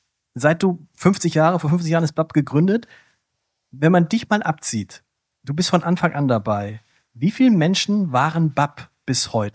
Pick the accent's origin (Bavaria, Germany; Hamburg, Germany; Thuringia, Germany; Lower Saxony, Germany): Hamburg, Germany; das fand ich natürlich als Hamburger ganz toll